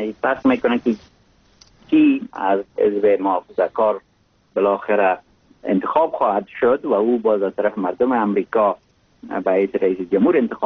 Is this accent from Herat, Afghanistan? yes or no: no; Mazar-i-Sharif, Balkh, Afghanistan; born there; آدم در جای مثل مزار شریف که در اونجا متولد شدم